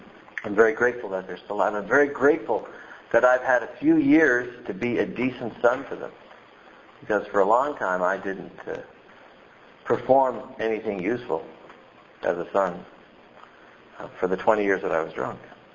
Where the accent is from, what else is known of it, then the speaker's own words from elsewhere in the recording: New Brunswick, Canada; I'm just back from a trip to my parents' home in Fredericton, New Brunswick. I'm an Irish Catholic Maritimer by birth and vocation and whatever.